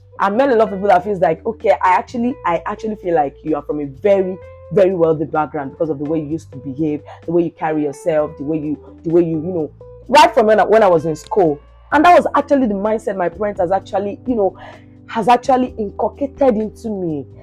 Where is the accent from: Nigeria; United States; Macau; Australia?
Nigeria; Ilesha, Osun; No, I'm from Ilesha. Like, I stay in Ilesha. I grew up in Ilesha, even though I'm not from Ilesha. I'm from Delta State. But Ilesha is like my hometown.